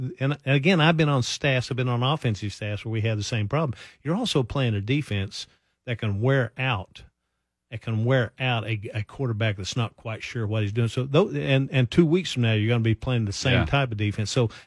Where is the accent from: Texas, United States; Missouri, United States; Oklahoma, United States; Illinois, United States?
Oklahoma, United States; the old pool thing where I grew up in Oklahoma, you don't shoot with a scared stick.